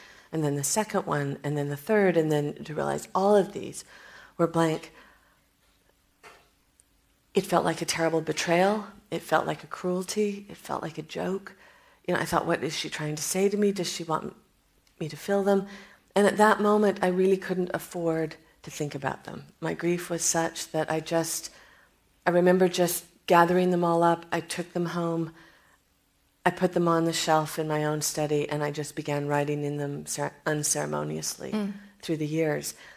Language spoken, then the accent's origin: English; Riverside, California, United States; born there; And it reminds me where I come from. And I was born in Riverside, California, and I just think we imprint on those early signals of light and smell and orange blossoms.